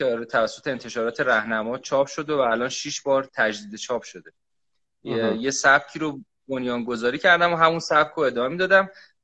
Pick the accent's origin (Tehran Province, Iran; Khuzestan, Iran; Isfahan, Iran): Khuzestan, Iran; Khorramshahr; moved away; ما بعد از اینکه از خرمشهر اومدیم خب تقریبا همه چیزو اونجا گذاشتیم دیگه، یعنی اومدیم یه زندگی جدید رو شروع کردیم.